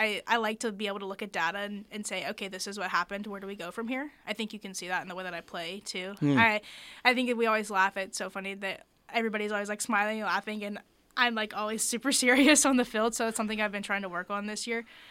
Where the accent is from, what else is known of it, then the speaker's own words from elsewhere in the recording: the South, United States; So obviously, I'm from the South.